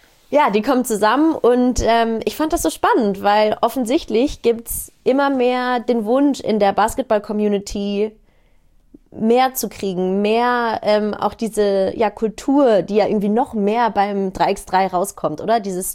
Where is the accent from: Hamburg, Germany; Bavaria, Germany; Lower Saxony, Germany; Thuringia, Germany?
Hamburg, Germany; Dieses Vorrundenturnier wird in Hamburg, meiner Heimatstadt by the way, stattfinden.